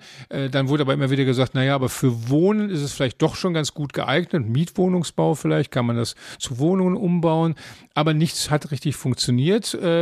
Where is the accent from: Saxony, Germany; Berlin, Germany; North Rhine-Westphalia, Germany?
North Rhine-Westphalia, Germany; Dortmund; Und ich hoffe als Dortmunder, dass das sehr, sehr schnell passiert